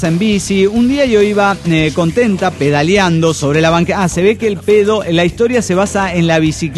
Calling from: León, Guanajuato, Mexico; de León, Guanajuato.

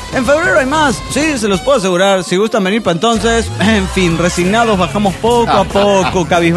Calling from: Morelia, Michoacán, Mexico; Soy la hippie de Morelia, Michoacán.

